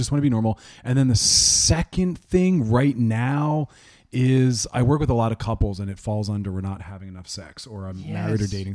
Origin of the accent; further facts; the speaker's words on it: Philadelphia, Pennsylvania, United States; Philadelphia.